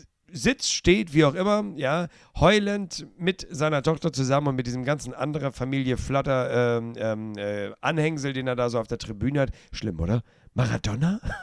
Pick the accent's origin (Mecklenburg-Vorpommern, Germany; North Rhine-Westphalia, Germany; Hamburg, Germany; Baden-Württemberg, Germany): Hamburg, Germany; als Hamburger meine Sympathie natürlich Buller Rouge und Van der Vaart.